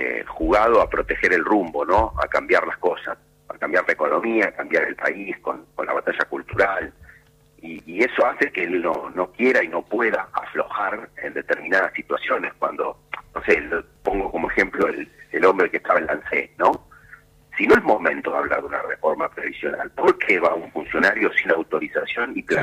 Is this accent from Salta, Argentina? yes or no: no; Santos Lugares, Buenos Aires Province, Argentina; Yo nací acá en Castelo, me crié en Santos Lugares y veía un distrito muy parado, muy abandonado.